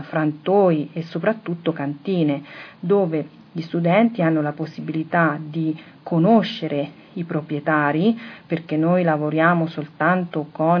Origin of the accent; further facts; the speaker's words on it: Todi, Umbria, Italy; born there; sono nata a Todi, una cittadina medievale situata in Umbria, dove attualmente vivo e lavoro.